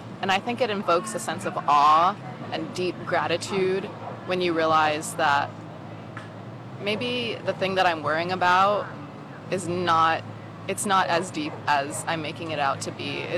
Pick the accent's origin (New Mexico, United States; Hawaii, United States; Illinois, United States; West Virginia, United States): Hawaii, United States; So I'm from Hawaii. I was born and raised in Hawaii. I'm Native Hawaiian. I grew up a few minutes from the beach.